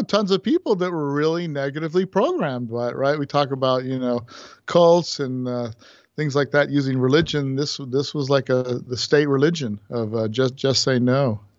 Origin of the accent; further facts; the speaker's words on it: Hawaii, United States; also born or lived in Tennessee / Illinois; Yeah, after a couple years in Tennessee, Illinois, my dad got his PhD, and then Tennessee for the first couple years, we moved to Hawaii. And that's pretty much where I grew up.